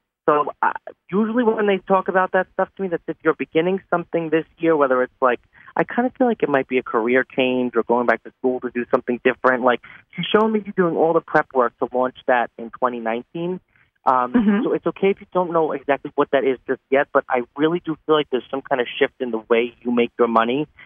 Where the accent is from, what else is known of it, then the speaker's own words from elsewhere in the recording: New York, United States; I'm from New York, too.